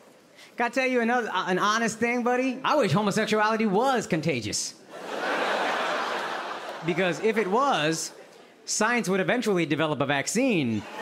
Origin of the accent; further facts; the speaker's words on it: Texas, United States; Like, look, I grew up in Texas. Born and raised, I have some crazy... Yo, absolutely, absolutely. This is my home, and I have some crazy conservative friends whom I love.